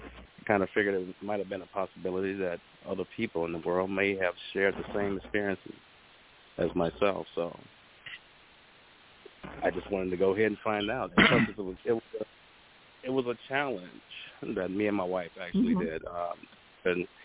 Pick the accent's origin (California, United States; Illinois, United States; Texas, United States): Illinois, United States; Chicago; Born and raised in Chicago, Illinois.